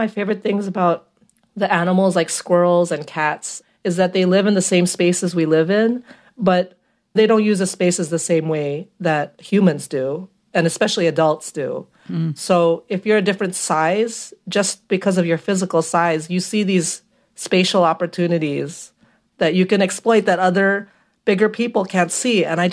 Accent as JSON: {"language": "English", "country": "Philippines", "tie": "born or raised there", "said": "because I grew up in the Philippines"}